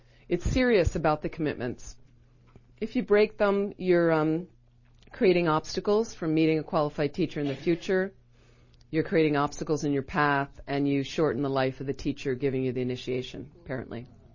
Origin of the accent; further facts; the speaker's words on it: United States; And I used to joke with a friend, because I'm so American